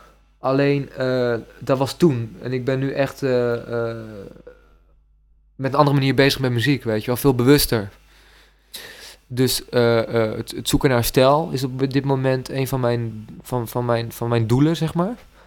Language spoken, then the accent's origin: Dutch; Leiden, South Holland, Netherlands; also born or lived in Friesland; now in Groningen, Netherlands; Ik kom oorspronkelijk uit Leiden. Toen zijn mijn ouders verhuisd naar Friesland en sinds kort woon ik in Groningen, zeg maar. En ik ben 19 jaar.